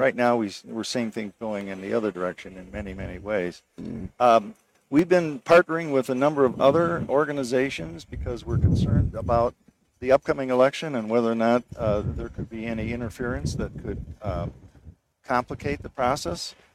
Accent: Waterford, Wisconsin, United States; also born or lived in Nashville / Chicago; Well, actually, my parents moved us around. I grew up in the outside of Milwaukee, in Waterford, Wisconsin.

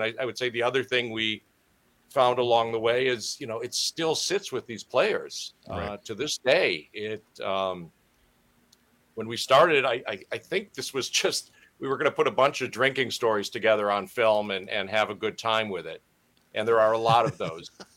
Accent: Wisconsin, United States; As a kid growing up in Wisconsin, it's just kind of osmosis.

